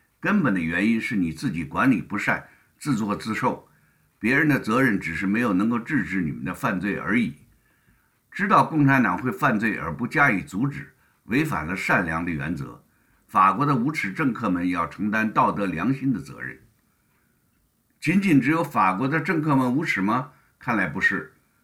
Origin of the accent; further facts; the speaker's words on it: China; 这现在还不是我们中国人关心的问题